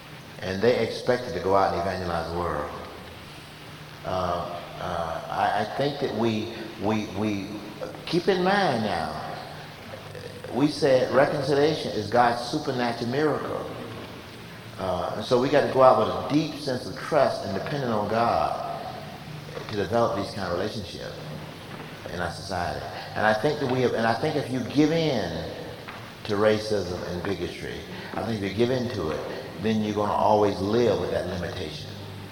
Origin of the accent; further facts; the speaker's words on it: the South, United States; accent: southern; Anything you misunderstood with my southern accent, you might have missed something.